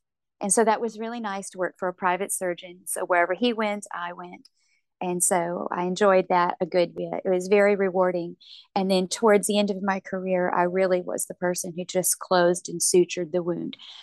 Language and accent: English; Pasadena, California, United States; I grew up in Pasadena, California, in Los Angeles County.